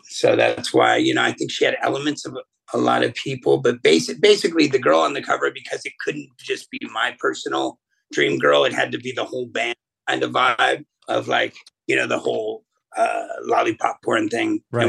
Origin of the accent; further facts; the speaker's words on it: Boston, Massachusetts, United States; I mean, being a little skater kid and growing up in Boston where punk music is just all over the place.